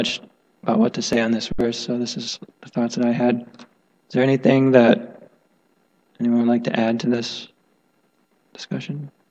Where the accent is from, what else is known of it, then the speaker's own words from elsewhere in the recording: Illinois, United States; born there; I was born in here in Illinois